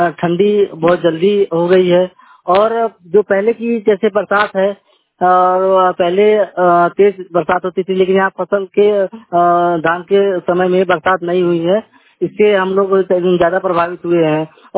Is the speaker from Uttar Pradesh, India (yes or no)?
yes; Varanasi, Uttar Pradesh, India; मैं जनपद वाराणसी का रहने वाला हूँ।